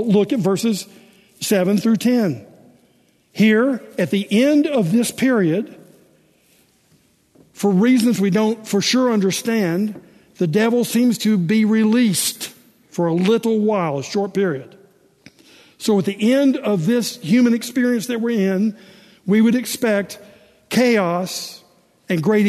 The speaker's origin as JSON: {"language": "English", "town": "Memphis", "region": "Tennessee", "country": "United States", "said": "Most of you know I'm from Memphis."}